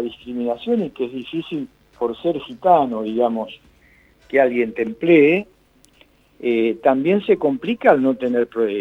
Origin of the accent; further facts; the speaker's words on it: Argentina; Nosotros somos argentinos